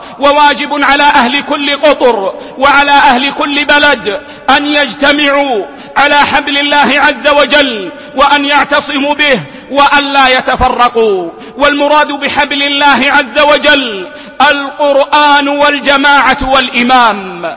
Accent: Saudi Arabia; now in United Arab Emirates; في بلدنا السعودية

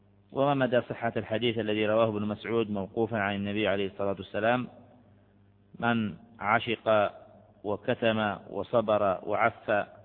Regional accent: Algeria

